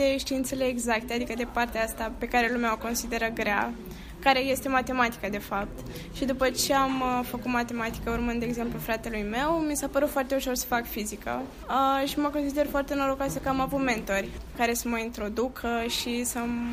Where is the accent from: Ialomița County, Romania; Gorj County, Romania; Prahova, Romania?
Ialomița County, Romania; Slobozia; Eu nu sunt din București, eu sunt din Slobozia